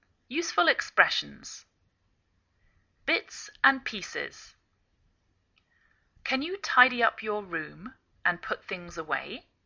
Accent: England, United Kingdom; now in United States

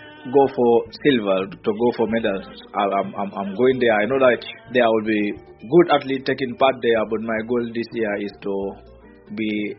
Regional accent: Gambia; I'm from the Gambia.

